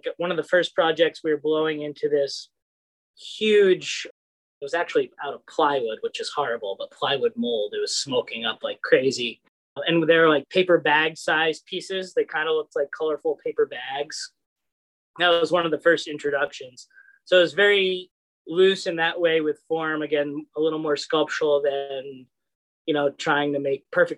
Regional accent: Gloucester, Massachusetts, United States; now in Dracut, United States; I'm originally from Gloucester, Mass, right on the ocean. This is where I grew up, where I consider myself from, where my roots are, where a lot of my friends are still from.

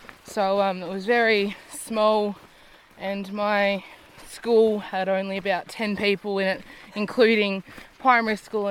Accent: Cape Barren Island, Tasmania, Australia; So I was born and raised on Cape Barron Island, as well as my mum and her family.

